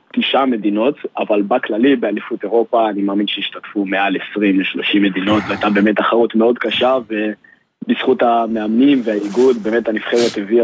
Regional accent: Mevaseret Zion, Jerusalem District, Israel; אני ממבשרת ציון

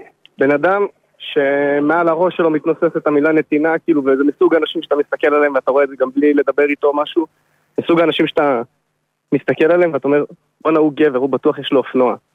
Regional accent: Beit El, Judea and Samaria, Israel; גדלנו ביחד בבית אל, הוא שכונה מעליי. למדנו ביחד גם בבית אל בבית ספר היסודי.

